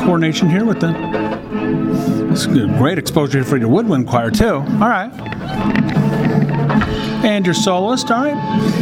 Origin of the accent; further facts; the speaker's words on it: Brookfield, Wisconsin, United States; I'm from Brookfield, Wisconsin